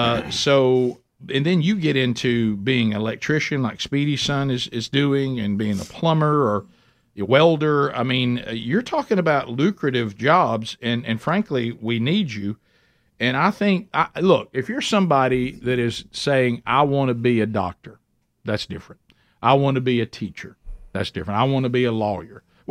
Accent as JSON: {"language": "English", "region": "Southern United States", "country": "United States", "tie": "born or raised there", "said": "anybody I ever knew growing up in the Bible Belt and in cultural Christianity."}